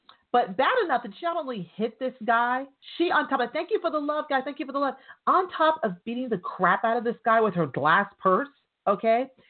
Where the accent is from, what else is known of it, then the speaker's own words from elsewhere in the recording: New York, United States; I'm from New York, so there's always a possibility of there being mafia people at a party.